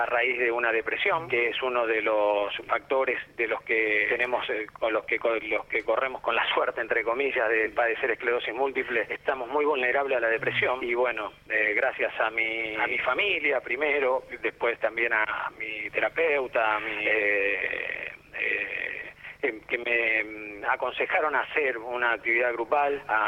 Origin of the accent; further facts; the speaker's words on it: Zaira, Córdoba, Argentina; yo nací en un pueblo de habitantes en la provincia de Córdoba, que se llama Zaira, es un pueblo muy chiquito, la gente de la zona, como hice deporte toda mi vida, mi infancia la pasé ahí